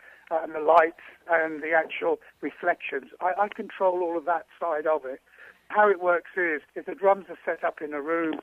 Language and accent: English; Birmingham, West Midlands, United Kingdom; I had a local teacher in Birmingham, my hometown